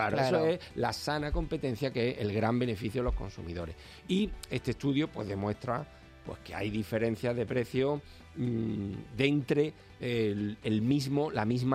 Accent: Granada, Andalusia, Spain; el Supermercado Dani de Granada, en mi tierra.

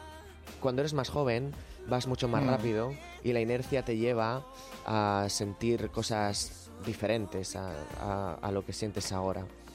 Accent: Ricote, Region of Murcia, Spain; also born or lived in Archena / Molina de Segura; de todos los lugares de Murcia porque me he criado en Ricote, pero en mi DNI pone Archena, pero a los 12 años me fui a Molina de Segura

